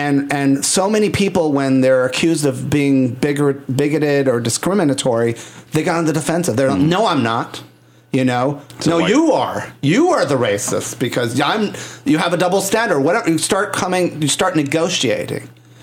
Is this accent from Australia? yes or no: no; Puerto Rico; I'm from Puerto Rico, so I do.